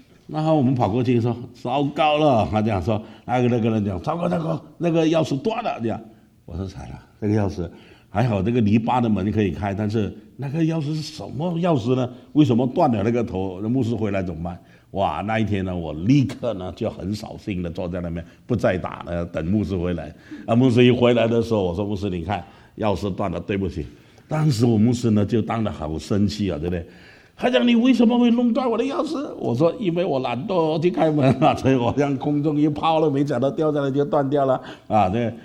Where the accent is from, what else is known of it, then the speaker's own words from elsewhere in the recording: Malaysia; 我在马来西亚，我是马来西亚第二代的华侨，那我是在马来西亚长大的一个当时呢年轻人，